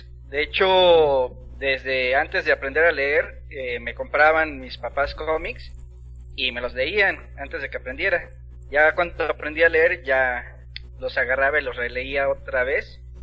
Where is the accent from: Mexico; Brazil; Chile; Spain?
Mexico; Mexico City; De la Ciudad de México, Distrito Federal.